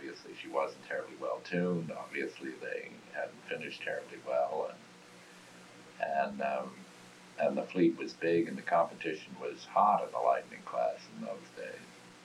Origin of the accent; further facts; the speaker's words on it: New York City, New York, United States; born there; now in Oyster Bay, United States; And I was born in New York City, the 8th generation direct mail line, born in the city of New York. And today I live in Oyster Bay.